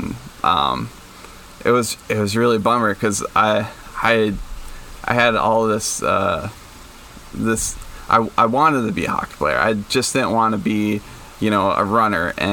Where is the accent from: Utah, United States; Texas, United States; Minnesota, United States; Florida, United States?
Minnesota, United States; Duluth; because growing up in Duluth, I was big into hockey